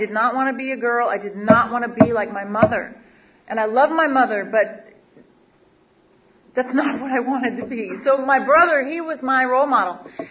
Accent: Seattle, Washington, United States; I grew up in Seattle, Washington, from a single mother

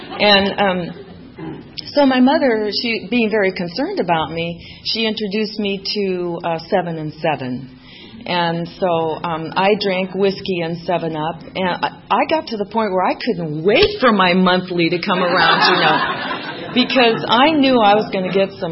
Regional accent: Mexico; also born or lived in Netherlands; I was born in Holland and I was raised in Mexico. And so I was the only little Dutch Mexican on the block.

